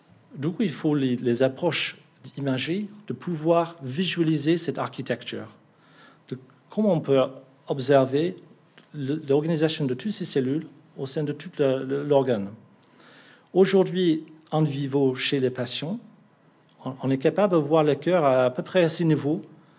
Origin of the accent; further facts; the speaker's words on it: England, United Kingdom; French is a second language; Je suis anglais, alors je bois beaucoup de lait